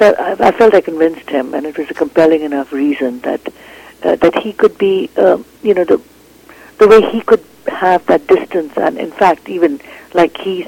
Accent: Canada; I mean, I'm a Canadian

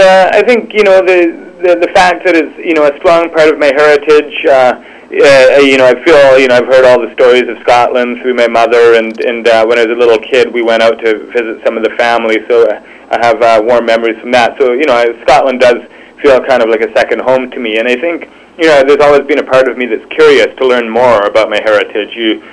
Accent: British Columbia, Canada; born there; No, I was born in Vancouver Island. Both my parents are Scottish, though.

